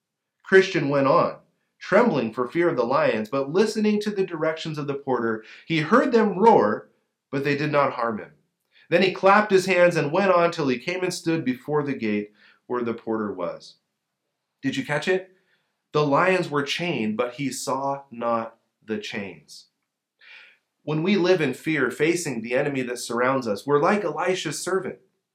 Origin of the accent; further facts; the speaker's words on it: Kansas, United States; born there; also born or lived in Sinaloa, Mexico; I'm a flatlander by birth. I was born in Kansas, and I lived there for a while. Then my family moved to the breadbasket of Mexico in Sinaloa, another flatland with some mountains in the background.